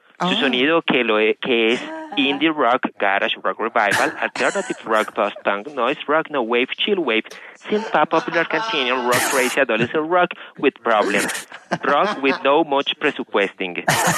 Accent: Manizales, Caldas, Colombia; born there; Siempre quise ser de Connecticut, pero nací en … es decir, en La Chimenea, un barrio de acá de Manizales.

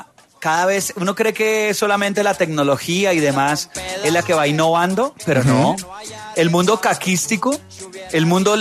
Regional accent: Colombia; uno como colombiano va a otro país y de entrada ya cree que hizo algo

